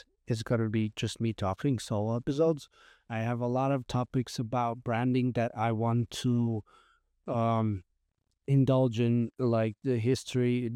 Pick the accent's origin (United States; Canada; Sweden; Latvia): Latvia; Riga; first language Latvian; English is a second language; going to be mainly in English, but I am from Riga, Latvia, and there's some amazing people here that I also want to showcase. And those conversations most likely will be in Latvian, my native language.